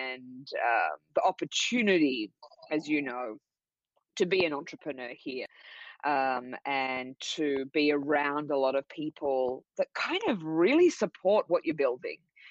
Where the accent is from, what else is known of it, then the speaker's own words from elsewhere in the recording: Sydney, New South Wales, Australia; So yes, you're right. I'm from Australia. I grew up in Sydney, which was amazing perspective, I think, and a great fun way to grow up as, you know, a young person.